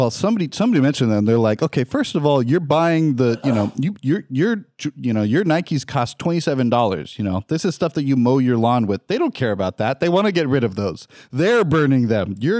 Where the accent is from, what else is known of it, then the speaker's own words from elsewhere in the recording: West Coast, United States; That blows my mind because I come from the West Coast where everybody travels.